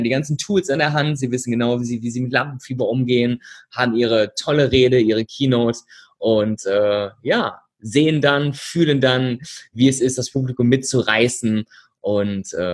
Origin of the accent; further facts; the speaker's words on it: Düsseldorf, North Rhine-Westphalia, Germany; Viele denken immer noch, ich bin aus Berlin. Sage ich immer wieder, der in Berlin aus Düsseldorf.